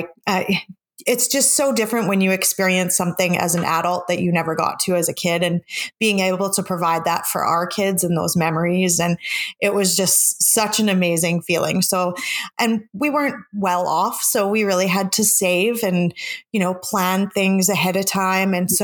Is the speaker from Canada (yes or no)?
yes; Canada; because we're Canadian, we've always kind of had that open travel with them